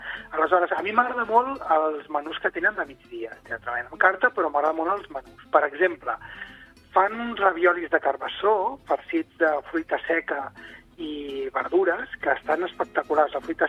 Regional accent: Catalonia, Spain; Jo soc del Vallès Occidental

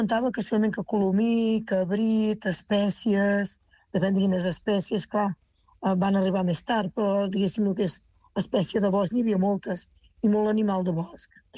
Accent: Ardèvol, Catalonia, Spain; Jo soc d'Ardèvol, que pertany a Pinós

